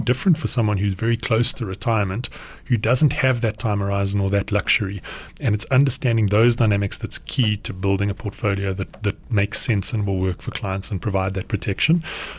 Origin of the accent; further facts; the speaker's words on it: South Africa; because as a South African, it's understandable.